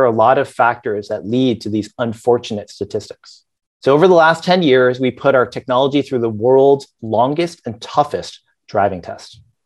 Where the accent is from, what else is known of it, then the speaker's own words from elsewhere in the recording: Boston, Massachusetts, United States; born there; I was born in Boston and I went to Stanford undergrad, studying both computer science and economics